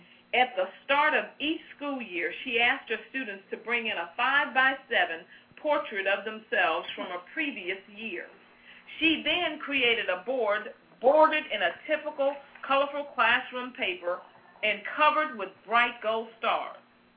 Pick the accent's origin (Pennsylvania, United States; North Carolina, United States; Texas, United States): Texas, United States; Houston; I grew up in Houston, Texas, and my fifth grade teacher was Miss Verna Jones.